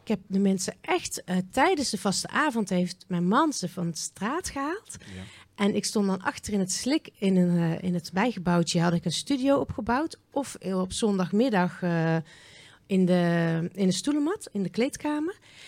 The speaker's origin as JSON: {"language": "Dutch", "region": "southern Netherlands", "country": "Netherlands", "accent": "soft G", "said": "en dan begon ik natuurlijk gewoon met mijn zachte G te praten."}